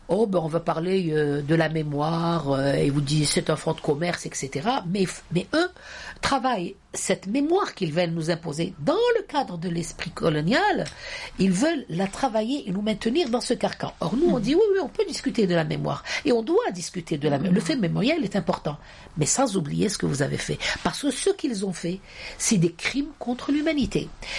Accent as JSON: {"language": "French", "country": "Algeria", "said": "moi je suis une Algérienne, je suis victime selon le droit"}